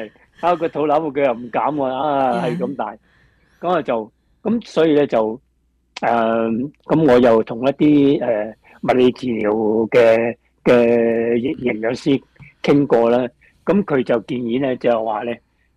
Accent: China; 呢個鷹嘴豆咧，其實就我哋中國人好少食嘅。

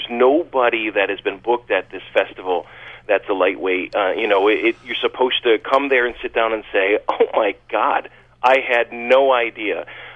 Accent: Naugatuck, Connecticut, United States; I grew up in New Haven County, down a little more south in Naugatuck, yeah, and then left for the military, spent 6 years traveling around the world, came home and found my way up to Litchfield

